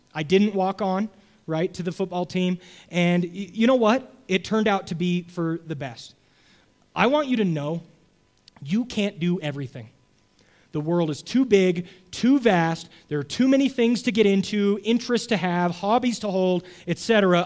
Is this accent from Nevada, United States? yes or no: yes; Las Vegas, Nevada, United States; I grew up in Vegas, so I didn't like have a home team to root for.